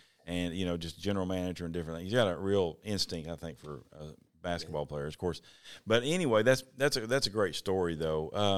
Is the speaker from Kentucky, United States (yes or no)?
yes; Beattyville, Kentucky, United States; Larry Stamper went down from my hometown, Beattyville, and played for Rupp.